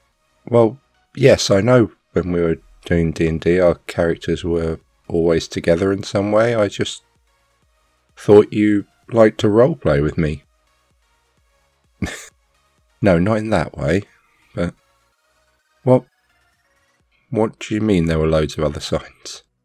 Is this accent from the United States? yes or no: no; United Kingdom; I mean, just because I'm British as well